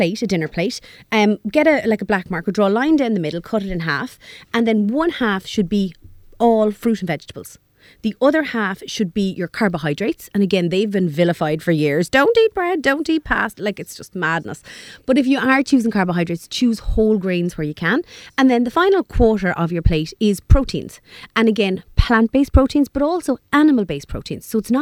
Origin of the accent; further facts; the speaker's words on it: Ireland; it's amazing as Irish people, that place of beans and grains.